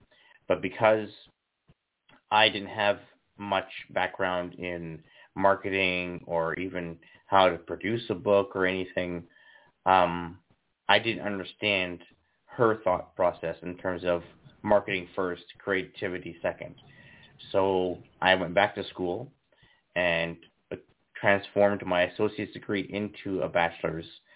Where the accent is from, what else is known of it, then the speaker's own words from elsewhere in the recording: Abbotsford, British Columbia, Canada; also born or lived in Vancouver; I'm from British Columbia, which I am still in this place. I was born up in Vancouver, which is the mainland of where I live. And then when I was about three, my dad got a job down in Abbotsford, which is in the lower mainland, and we basically live now in Aldergrove.